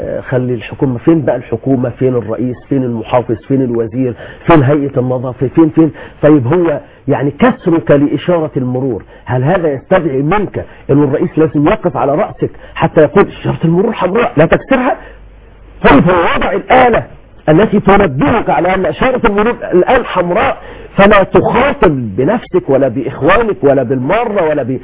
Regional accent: Egypt; كما نقول نحن عندنا في مصر

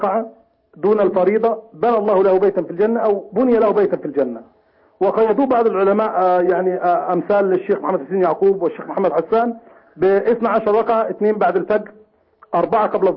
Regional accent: Egypt; أنا من مصر مش من اليمن.

